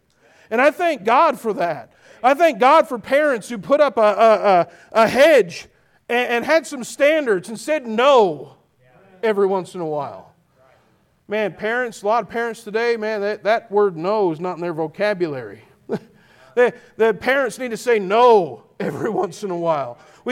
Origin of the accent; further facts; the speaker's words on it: Moncton, New Brunswick, Canada; I grew up in Moncton, New Brunswick